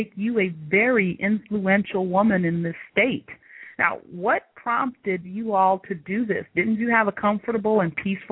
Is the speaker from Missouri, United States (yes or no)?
yes; Sikeston, Missouri, United States; born there; I was born at the hospital in Sykeston.